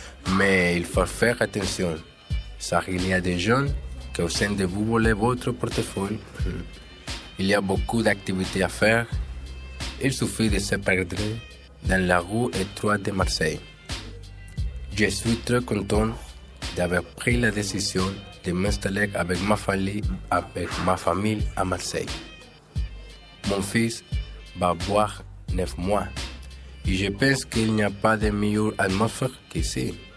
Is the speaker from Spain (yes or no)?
yes; Mediterranean, Spain; French is a second language; also born or lived in Colombia; now in France; Et je suis né à Colombie. Mais j'habitais en Espagne 20 ans. Je suis né dans le Caraïbes et j'ai grandi dans la Méditerranée.